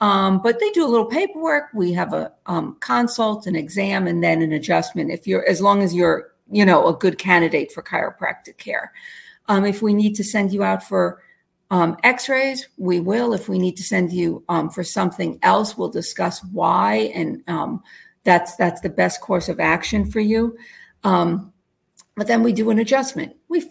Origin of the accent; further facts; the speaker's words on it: New Jersey, United States; moved away as an adult; No, actually, I grew up in North Jersey, right over the George Washington Bridge. So about 3 miles outside of Manhattan.